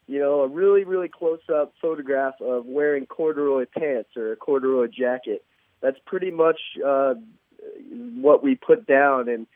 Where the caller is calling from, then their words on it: Stowe, Vermont, United States; I'm calling from Stowe, Vermont.